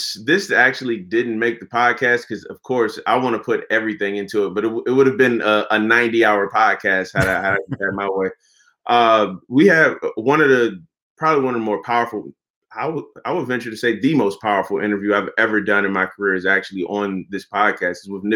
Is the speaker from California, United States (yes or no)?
yes; Los Angeles, California, United States; And so growing up in South LA, the weather's always good.